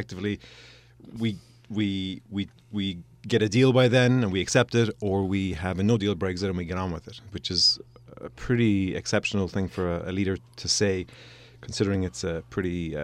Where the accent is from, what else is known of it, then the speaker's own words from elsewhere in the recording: Limerick, Munster, Ireland; accent: Irish; West of Ireland, Limerick.